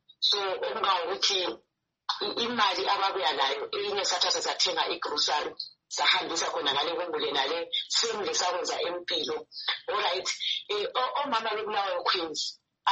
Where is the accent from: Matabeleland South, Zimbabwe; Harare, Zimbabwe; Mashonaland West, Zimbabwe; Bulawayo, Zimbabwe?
Bulawayo, Zimbabwe; I am from Blawayo